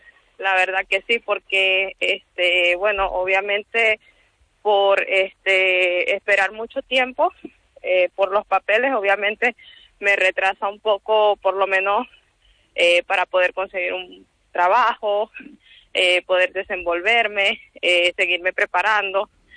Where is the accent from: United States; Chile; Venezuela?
Venezuela; moved away as an adult; yo que vengo de Venezuela, obviamente muchos saben la situación en la que está el país. Yo tuve que emigrar a la edad de 22 años